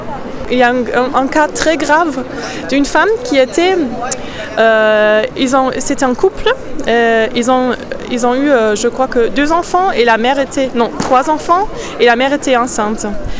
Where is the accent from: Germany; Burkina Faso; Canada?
Germany; French is a second language; now in France; je viens d'Allemagne et maintenant je fais un stage dans la CIMAD.